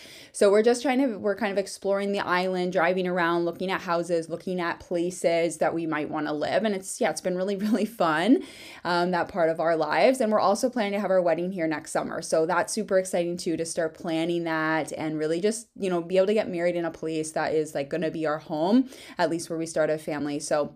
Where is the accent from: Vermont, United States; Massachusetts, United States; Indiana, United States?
Vermont, United States; I'm from Vermont in the States. I knew I didn't want to go back there, but I didn't know where I wanted to be.